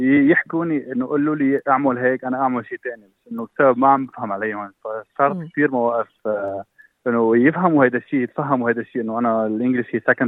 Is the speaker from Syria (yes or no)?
yes; Syria; moved away as an adult; لا انا كنت من سوريا